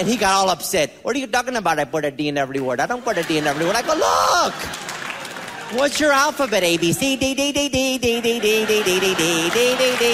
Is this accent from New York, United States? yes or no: yes; Bronx, New York, United States; My dad had a heavy Puerto Rican accent. I was growing up in the Bronx.